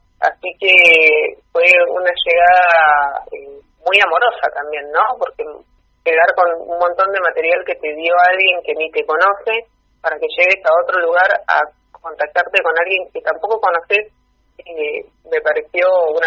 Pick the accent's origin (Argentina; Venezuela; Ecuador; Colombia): Argentina; Fiske Menuco, Río Negro; also born or lived in La Plata; Sí, yo nací acá, terminé el secundario, me fui a estudiar.